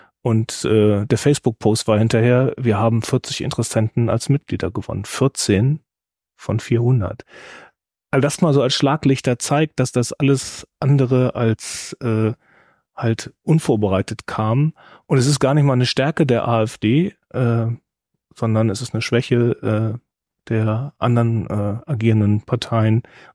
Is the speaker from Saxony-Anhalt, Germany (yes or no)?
yes; Saxony-Anhalt, Germany; wenn ich von meinem Heimatort nach Stendal unterwegs bin, das sind 30 Kilometer